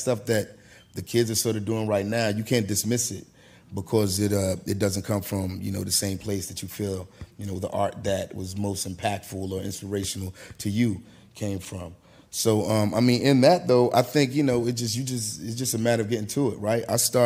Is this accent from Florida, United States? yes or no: no; Philadelphia, Pennsylvania, United States; even though I come from Philly, I don't live in Philadelphia right now. I'm still super connected. I feel like, you know, once a Philadelphian, almost always a Philadelphian.